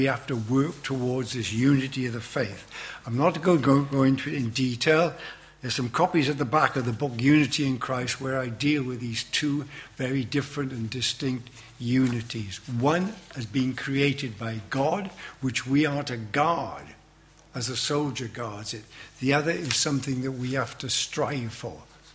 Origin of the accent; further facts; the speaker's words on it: Wales, United Kingdom; when I was growing up in Wales